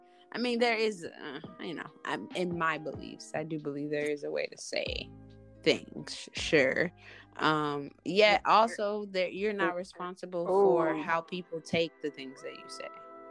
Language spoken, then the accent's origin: English; the South, United States; especially growing up in the South.